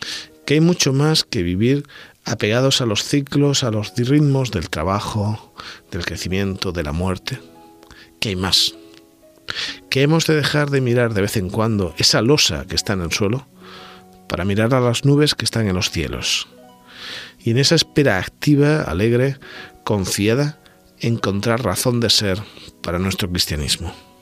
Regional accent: Andalusia, Spain; Y en Andalucía, de donde yo soy, mucha gente se despide diciendo a la paz de Dios.

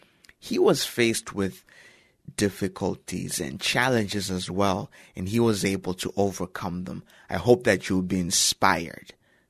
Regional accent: Malawi; We are going to take a trip to my home country of Malawi.

